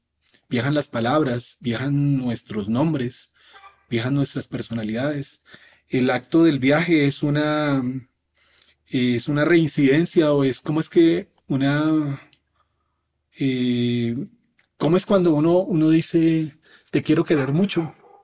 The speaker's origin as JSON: {"language": "Spanish", "town": "Popayán", "region": "Cauca", "country": "Colombia", "tie": "born there", "also_born_or_lived": "Manizales / Pereira", "said": "yo nací en Popayán, pero luego viví en Manizales, luego viví en Pereira"}